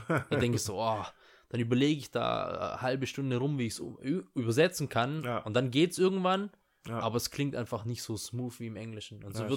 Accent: Germany; born there; also ich bin hier geboren in Deutschland, aber ich habe auch viel in der Kindheit, wir waren in Italien

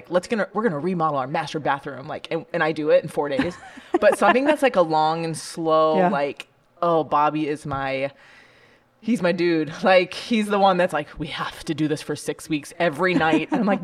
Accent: California, United States; I got a jacket because I'm going to Florida and I'm from California.

